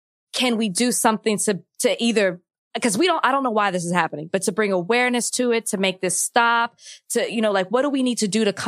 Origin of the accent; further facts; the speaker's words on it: Dallas, Texas, United States; I mean, I'm from Dallas, Slim, and you know, just speaking about it in general, it's like as a community, you know.